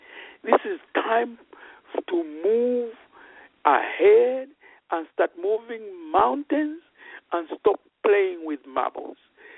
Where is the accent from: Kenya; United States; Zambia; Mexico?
Zambia; You know, I'm from Africa, Zambia, and would watch Jimmy Swaggart on television.